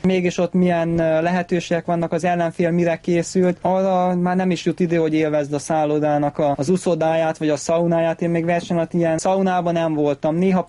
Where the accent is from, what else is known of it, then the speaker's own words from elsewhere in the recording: Szeged, Csongrád-Csanád, Hungary; now in Budapest, Hungary; A legnagyobb oka az volt, hogy Szegedről jöttem, ugye a családom ott volt